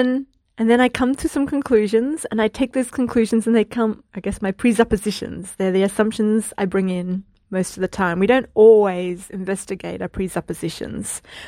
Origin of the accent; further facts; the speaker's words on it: Australia; I'm Australian, university educated, Generation Y, white, female, living in the 21st century, fairly well off. My family taught me about Jesus.